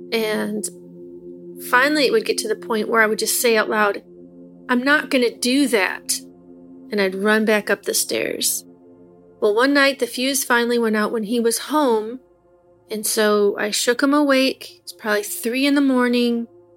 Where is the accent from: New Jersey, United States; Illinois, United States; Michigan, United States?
Michigan, United States; I'm from Michigan.